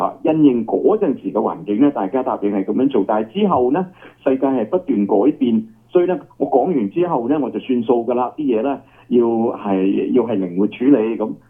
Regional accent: China; 我哋中國人咧講咗嘢咧就算數噶啦

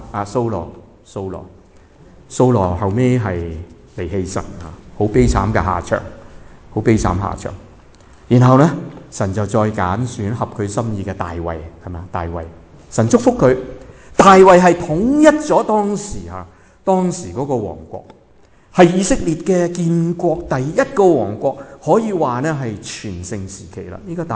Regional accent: China; 包括我们中国人都说烧香呢

